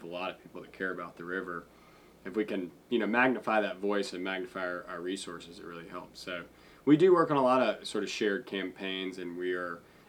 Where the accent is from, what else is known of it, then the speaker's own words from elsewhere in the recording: Georgia, United States; I grew up in Georgia. I grew up going to summer camp here.